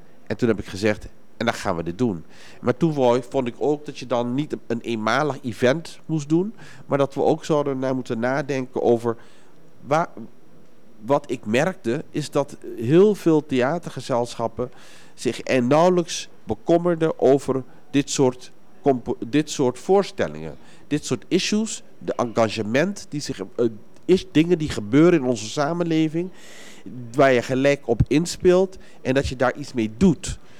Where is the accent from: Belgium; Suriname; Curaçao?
Curaçao; born there; Ik ben zelf geboren op Curaçao.